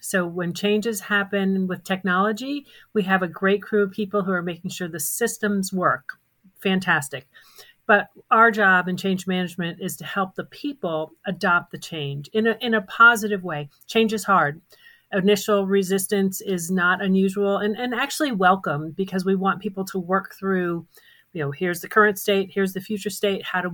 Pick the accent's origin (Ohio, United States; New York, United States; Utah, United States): Ohio, United States; Columbus; And I'm originally from Columbus, Ohio.